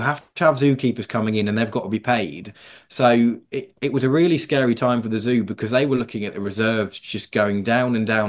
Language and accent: English; East of England, United Kingdom; I grew up in Norfolk